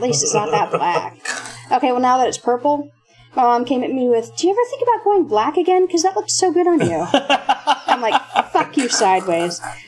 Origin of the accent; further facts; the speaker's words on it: the South, United States; And I guess growing up in the South